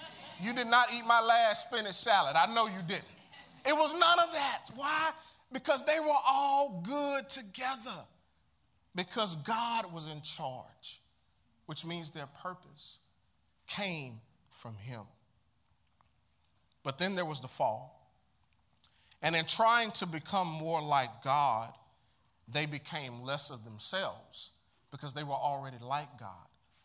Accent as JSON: {"language": "English", "town": "Chattanooga", "region": "Tennessee", "country": "United States", "tie": "born or raised there", "said": "Violence is plentiful across the greater Chattanooga region.\" This is my hometown, y'all, and it hurts."}